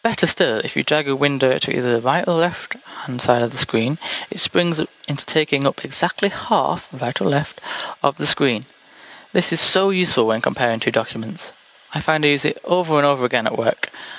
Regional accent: England, United Kingdom; from England

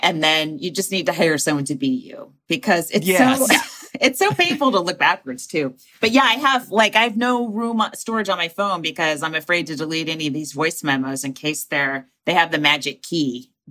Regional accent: Walnut Creek, California, United States; now in New York, United States; Yeah. I started in 87 and I was from Walnut Creek.

